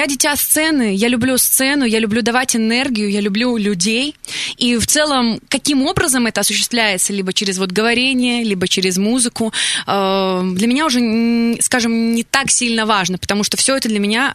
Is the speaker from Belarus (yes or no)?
yes; Belarus; я стала ведущей, ведущей в Беларуси, я сама из Беларуси.